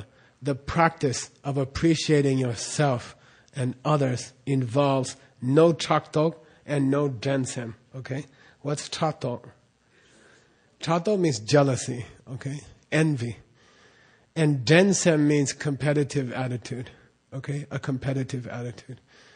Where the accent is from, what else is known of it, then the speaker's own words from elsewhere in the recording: United States; And I'm an American, and I'm proud of being an American.